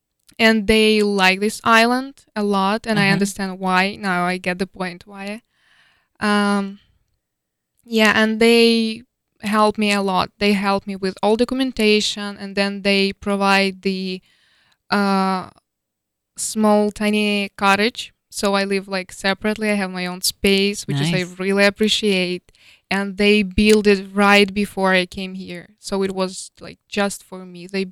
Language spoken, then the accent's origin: English; Luhansk, Luhansk Oblast, Ukraine; born there; English is a second language; moved away; So originally, I was born in Luhansk.